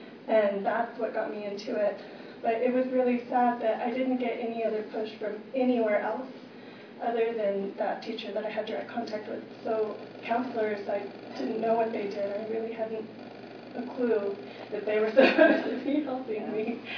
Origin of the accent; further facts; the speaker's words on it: Oklahoma, United States; but I came from Oklahoma, another state.